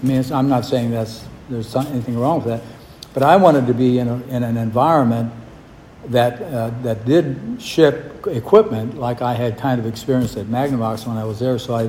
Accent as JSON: {"language": "English", "town": "Goshen", "region": "Indiana", "country": "United States", "tie": "born or raised there", "said": "And I thought I would just work there because Fort Wayne was 60 miles away from my hometown, Goshen, Indiana, and I'd never been far away from home"}